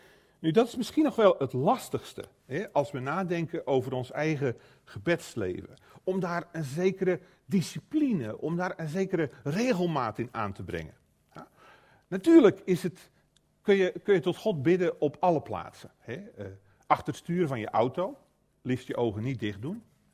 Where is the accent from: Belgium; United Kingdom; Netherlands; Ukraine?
Belgium; Flanders; Ik zie dat bij ons in Vlaanderen ook.